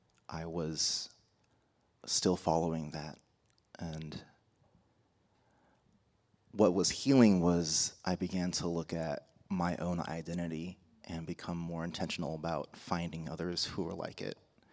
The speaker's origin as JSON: {"language": "English", "country": "Taiwan", "tie": "born or raised there", "moved": "yes", "said": "I'm in a country where I didn't grow up here. I grew up in Taiwan. I grew up in a place where a population looked just like me."}